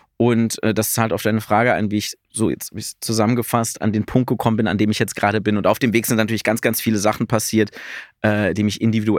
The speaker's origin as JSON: {"language": "German", "town": "Oschersleben", "region": "Saxony-Anhalt", "country": "Germany", "said": "Ich komme aus Oschersleben, das ist bei Magdeburg."}